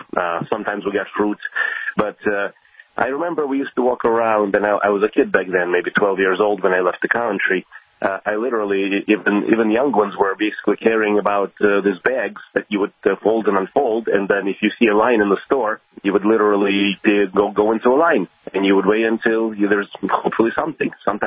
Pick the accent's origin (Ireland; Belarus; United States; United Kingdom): Belarus; moved away; I just want to relay a little something from former Soviet where I grew up. I grew up in Belarus, speaking of that, when I was younger.